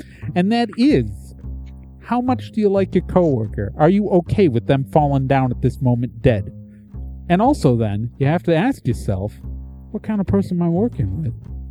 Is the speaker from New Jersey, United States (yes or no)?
yes; New Jersey, United States; I think you should keep in mind, I'm from New Jersey.